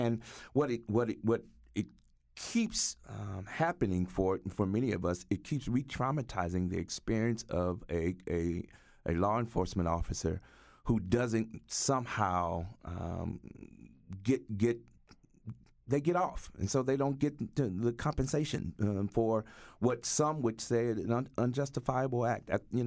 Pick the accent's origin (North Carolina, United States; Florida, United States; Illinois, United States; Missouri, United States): Missouri, United States; St. Louis; now in Connecticut, United States; Moral Monday Connecticut happened because I'm from St. Louis, and in August 9th, 2014, Mike Brown was killed, and I was called to come home.